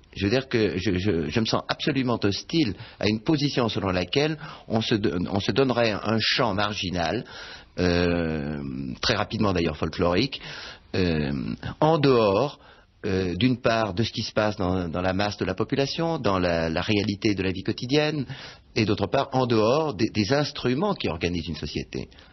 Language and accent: French; Auvergne-Rhône-Alpes, France; born there; moi, je suis né en Savoie. Mais c'est une famille qui est originaire plutôt du Dauphiné, du nord du Dauphiné.